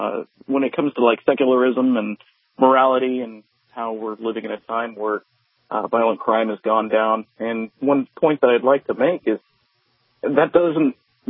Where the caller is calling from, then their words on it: Salina, Kansas, United States; I'm actually in Salina.